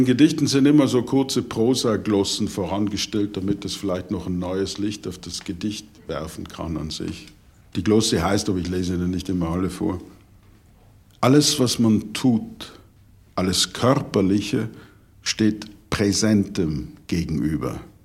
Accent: Austria; sogar für mich als Österreicher

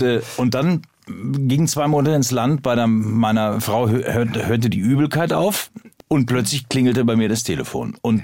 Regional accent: Unna, North Rhine-Westphalia, Germany; Ich komme aus Unna, der lebt in Dortmund.

